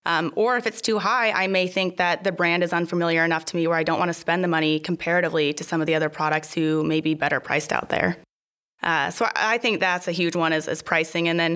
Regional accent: Spokane, Washington, United States; So I grew up in Spokane, which is where eTales is located, and went over to Seattle for school at UW, which I loved.

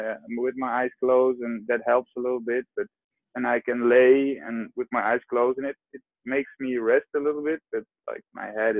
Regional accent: Amsterdam, North Holland, Netherlands; English is a second language; even though I'm from Amsterdam, and that's like the weed place of the whole world

